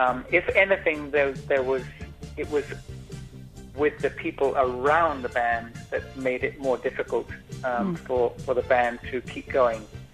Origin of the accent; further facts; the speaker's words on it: England, United Kingdom; because I am English, that was a huge thrill for me.